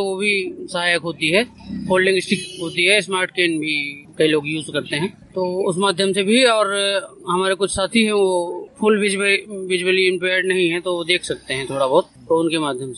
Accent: India; मैं हमीरपुर जिले के ग्राम से सोलर से हूँ।

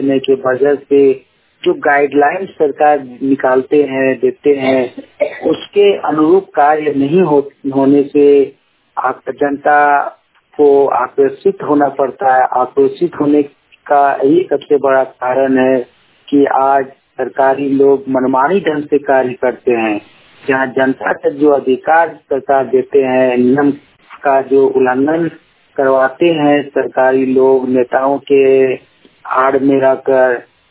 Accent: Kachmar, Jharkhand, India; ग्राम कचमार चट्टी पंचायत कचमार जिला बोकारो का रहने वाला हूँ।

